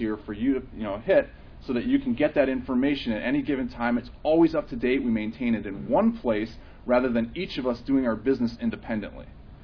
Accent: Las Vegas, Nevada, United States; I'm from Vegas, they're a dime a dozen.

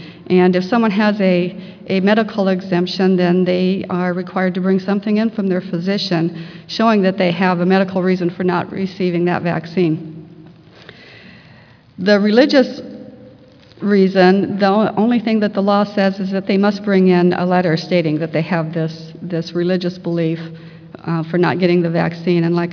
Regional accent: Las Vegas, Nevada, United States; I am from Las Vegas, and I'm going to be talking to you about our immunization class.

